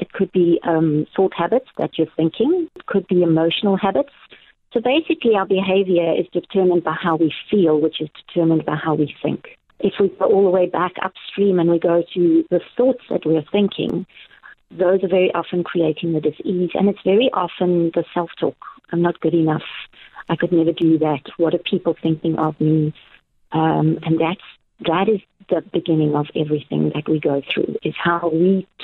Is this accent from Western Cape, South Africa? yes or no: yes; Cape Town, Western Cape, South Africa; also born or lived in KwaZulu-Natal / Barrydale; now in George, South Africa; I was born in Natal. I went to high school in Cape Town. I spent a lot of my life traveling to places like America and Tanzania. Spent a long time in Barrydale in the Little Karoo, and now I'm in George.